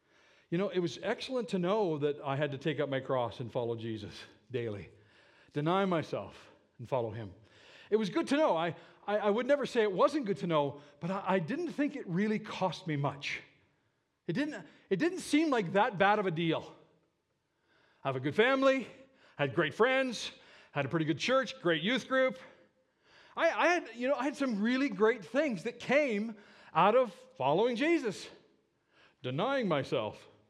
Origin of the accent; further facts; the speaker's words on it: Canada; So I'd go in the class, I'd stand up and say … I'm from Canada, here's what Canada's like, blah, blah, blah, blah, blah.